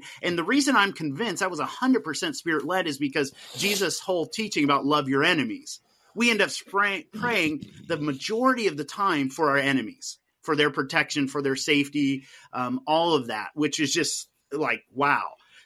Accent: Anaheim, California, United States; But there was a key difference between them and the church I grew up in Anaheim was they were charismatic.

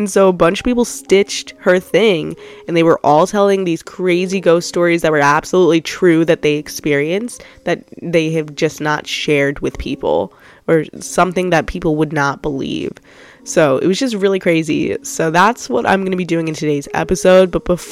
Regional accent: Trinidad & Tobago; because I am also Caribbean background, but I'm Trinidadian, not Jamaican.

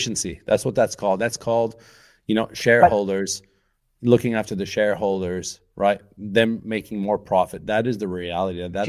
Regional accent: Canada; we're not ones to put on heaters in this country because we're from Canada originally

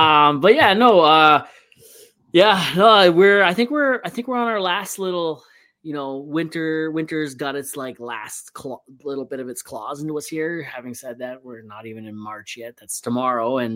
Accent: Toronto, Ontario, Canada; now in Alberta, Canada; I'm from Toronto originally, you know, just outside of Toronto.

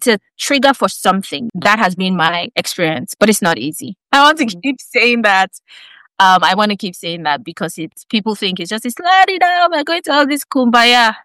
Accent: Nigeria; So, for example, Moyo, like we're both Nigerian women, but even on this call, we're deeply, deeply different in many ways.

